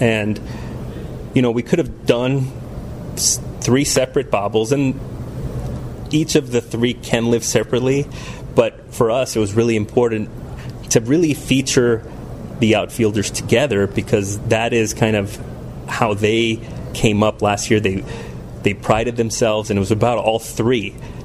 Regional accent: Miami, Florida, United States; born and raised in Miami, Florida.

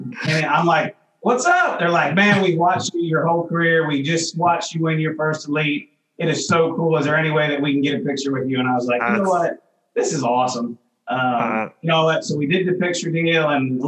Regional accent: United States; style of fishing that I grew up doing on the Ohio River

